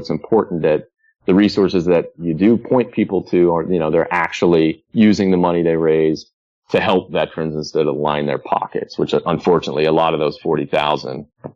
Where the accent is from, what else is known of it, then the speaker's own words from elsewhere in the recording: Utah, United States; being a Utah boy. I'm from Utah.